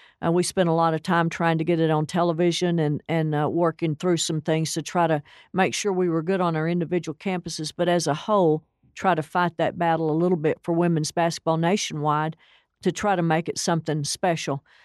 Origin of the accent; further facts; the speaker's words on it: Tulia, Texas, United States; Growing up in Tulia, my folks were tech people